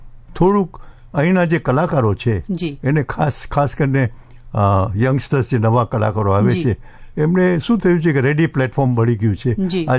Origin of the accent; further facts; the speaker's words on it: Mandvi, Gujarat, India; born there; also born or lived in Africa / Europe; હું એક માંડવીમાં જન્મેલો, આફ્રિકાથી યુરોપથી આવેલો